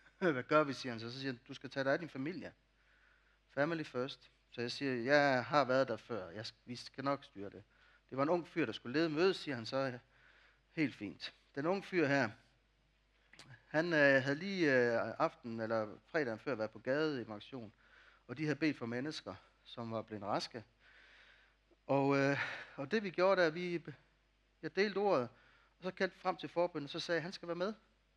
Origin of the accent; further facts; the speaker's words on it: Jutland, Denmark; Og nu er jeg jo jyde.